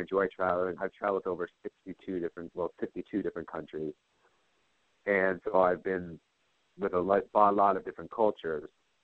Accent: United States; I hate myself for being American.

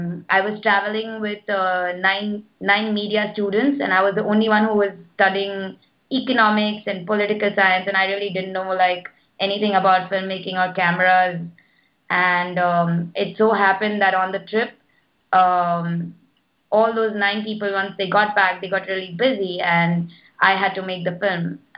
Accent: India; I was supporting India at the time of war because I'm an Indian.

